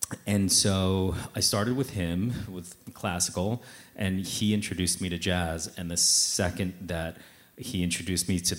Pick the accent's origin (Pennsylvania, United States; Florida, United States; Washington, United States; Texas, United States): Pennsylvania, United States; Bala Cynwyd; I did. I grew up in Ballachinwood, and this is kind of where I started my musical journey.